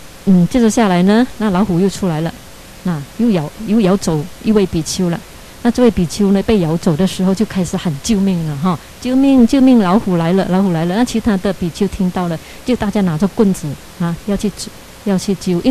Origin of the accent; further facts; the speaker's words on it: China; 我觉得呢，我们中国人呢，啊，跟西方人呢